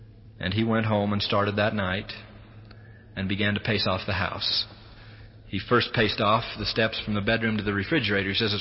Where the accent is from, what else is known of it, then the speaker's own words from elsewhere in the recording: St. George, Utah, United States; born there; Chris mentioned that I was born in St. George.